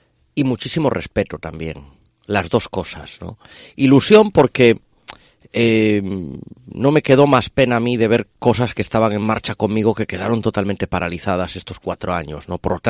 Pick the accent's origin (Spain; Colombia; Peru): Spain; Ferrol, Galicia; Yo soy una persona de Ferrol.